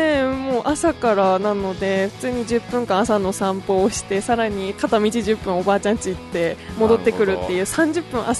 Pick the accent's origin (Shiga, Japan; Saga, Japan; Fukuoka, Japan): Saga, Japan; 私地元が佐賀で、佐賀にいたんですけど